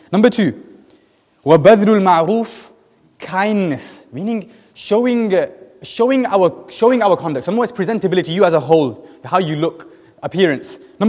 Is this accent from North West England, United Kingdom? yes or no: yes; Preston, North West England, United Kingdom; where I'm from Preston.